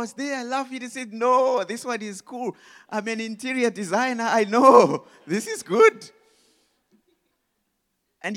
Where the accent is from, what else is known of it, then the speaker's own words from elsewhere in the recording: Zimbabwe; now in Malawi; We are coming from Malawi. That's where the Lord has called us. But we're originally from Zimbabwe.